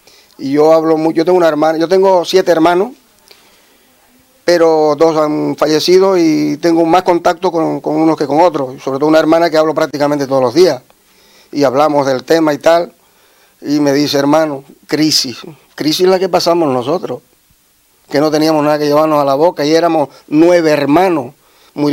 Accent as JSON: {"language": "Spanish", "town": "La Orotava", "region": "Canary Islands", "country": "Spain", "said": "Sí, yo soy de La Rotava, de Tenerife, sí."}